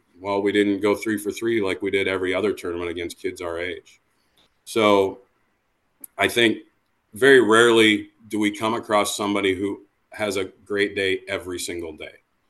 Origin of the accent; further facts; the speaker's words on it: Iowa, United States; I mean, I grew up in a small town in Iowa.